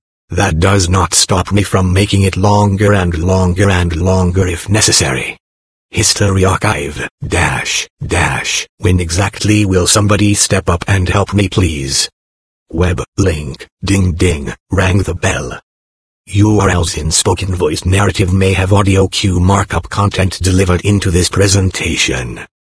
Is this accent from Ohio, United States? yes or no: no; San Bernardino, California, United States; my return back to my hometown of San Bernardino